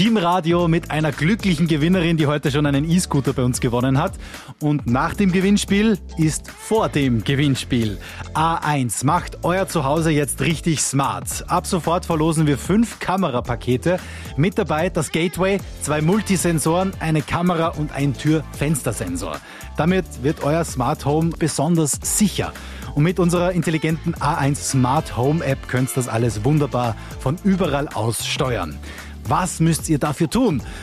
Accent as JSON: {"language": "German", "region": "Salzburg", "country": "Austria", "said": "So sind wir Salzburger, naturverbunden."}